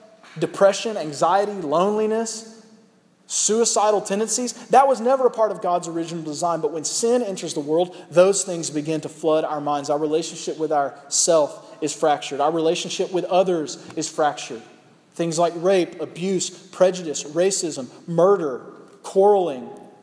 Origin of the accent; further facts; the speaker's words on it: United States; And you got to understand, I'm an American.